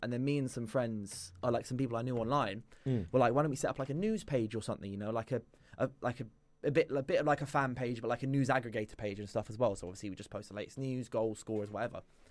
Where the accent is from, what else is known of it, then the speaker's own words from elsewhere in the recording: London, United Kingdom; I was born in Chelsea. Chelsea Westminster Hospital. I'm London born and raised.